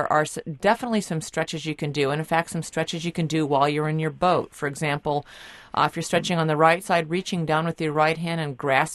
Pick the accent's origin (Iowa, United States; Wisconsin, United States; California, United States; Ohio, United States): Iowa, United States; Well, I'm from Iowa, but I can't say that I know anything about alfalfa pills.